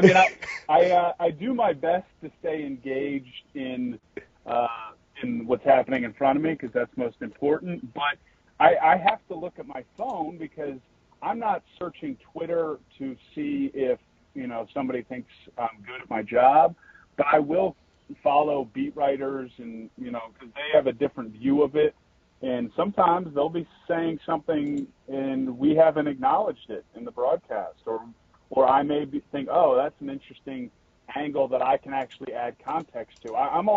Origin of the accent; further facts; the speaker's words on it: Annapolis, Maryland, United States; So I grew up in Annapolis, like actually downtown Annapolis proper